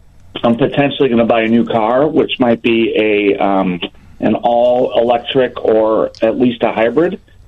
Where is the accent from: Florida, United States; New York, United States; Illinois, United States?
Illinois, United States; Chicago; moved away; I'm from Chicago and just moved out here, so I didn't know that these split-level houses existed